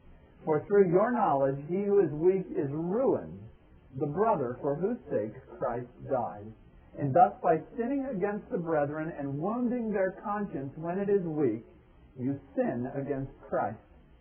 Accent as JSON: {"language": "English", "town": "Charleston", "region": "South Carolina", "country": "United States", "said": "You have to understand that we're from Charleston, South Carolina, my husband an Episcopalian, I'm a Catholic, and our response was, we are not Baptists."}